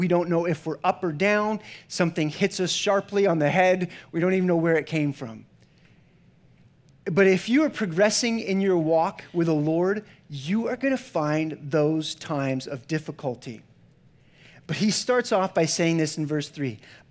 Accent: Pennsylvania, United States; I'm like from Pennsylvania as a farm kid.

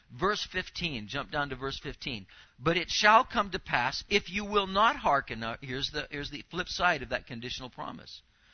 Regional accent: Anaheim, California, United States; also born or lived in Santa Ana / Costa Mesa; I grew up in the city. I grew up in Anaheim, and then, you know, lived in Santa Ana, Costa Mesa

